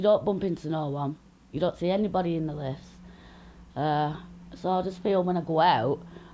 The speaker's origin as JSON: {"language": "English", "town": "Rochdale", "region": "North West England", "country": "United Kingdom", "tie": "born or raised there", "said": "I'm 43. I was born and bred in Rochdale."}